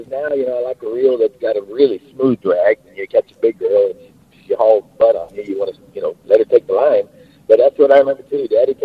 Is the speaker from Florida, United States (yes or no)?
no; Texas, United States; now in Katy, United States; We grew up in South Texas, Starr County, and you know, every bit of rain was welcome.